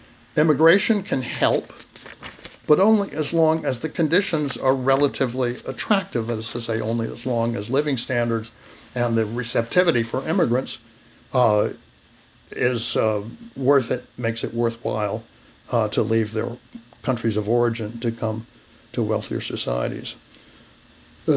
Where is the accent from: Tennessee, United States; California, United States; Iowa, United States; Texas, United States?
Texas, United States; on the southern border of my home state here in Texas.